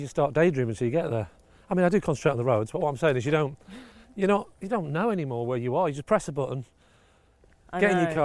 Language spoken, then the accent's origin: English; Rochdale, North West England, United Kingdom; And so we grew up in Rochdale in the Dog and Partridge.